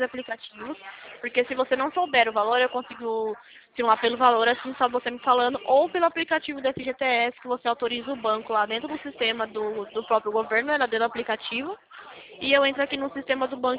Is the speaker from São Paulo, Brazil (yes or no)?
yes; São Paulo, Brazil; Eu sou do interior de São Paulo